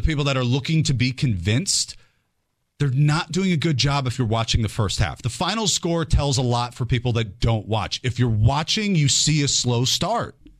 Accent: Chicago, Illinois, United States; Which look, I grew up in Chicago, but those shows are terrible. And I have no reason to watch those shows, even though I'm from there.

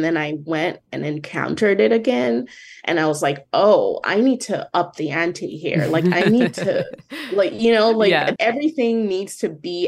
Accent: Lagos, Nigeria; moved away; It's so interesting to say that, because I grew up in Nigeria.

